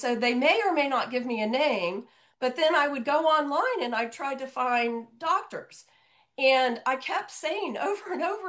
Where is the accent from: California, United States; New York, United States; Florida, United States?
Florida, United States; Tampa; So interestingly, I'm from Tampa